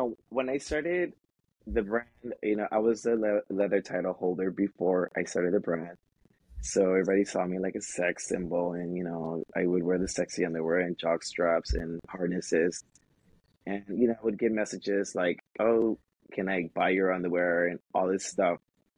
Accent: Watts, California, United States; You know, I was raised in Watts by a single parent. You know, there was no one that I could look up to that I could say, oh my God, there's someone like me in South Central and Watts.

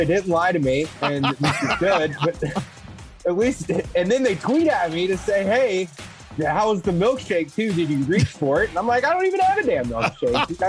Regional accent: Texas, United States; A little demon growing up in South Texas eating habaneros.

